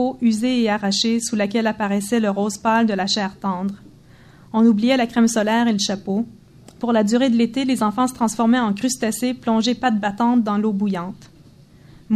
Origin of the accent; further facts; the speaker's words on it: Ontario, Canada; also born or lived in United States / England; je suis franco-ontarienne, je suis pas québécoise. Enfin, à l'origine. Et étant franco-ontarienne, on a un rapport différent à la langue française, je pense, même si mes parents étaient québécois, bon, tout ça. Et après, je suis passée par les États-Unis, l'Angleterre